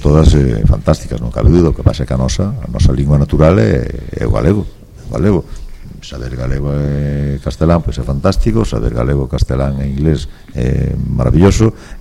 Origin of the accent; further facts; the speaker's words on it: Bastavales, Galicia, Spain; O mellor do concello somos el, pero somos da parroquia. Eu son dos Ángeles, son de Bastavales.